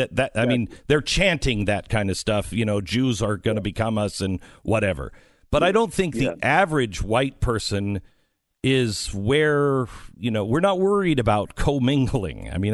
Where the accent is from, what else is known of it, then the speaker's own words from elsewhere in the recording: Seattle, Washington, United States; I grew up in Seattle, and I know that regionally it's very different.